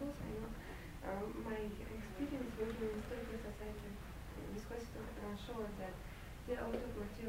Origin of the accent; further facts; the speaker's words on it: Azerbaijan; I am from Azerbaijan.